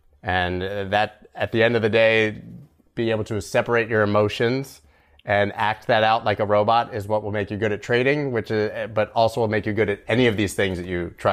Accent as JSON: {"language": "English", "country": "Canada", "said": "Come on, man. I'm Canadian."}